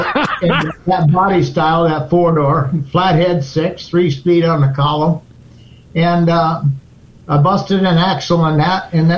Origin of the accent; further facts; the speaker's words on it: East Providence, Rhode Island, United States; born there; It starts off when I was born in Rhode Island, East Providence, Rhode Island, 1946.